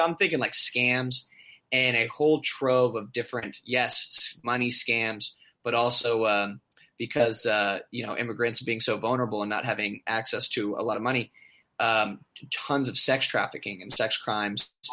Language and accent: English; Arizona, United States; I mean, I'm from Arizona.